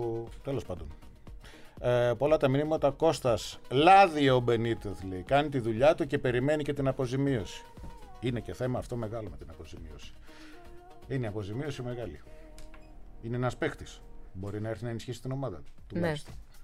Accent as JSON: {"language": "Greek", "town": "Heraklion", "region": "Crete", "country": "Greece", "said": "επειδή είμαι Ηρακλειώτης"}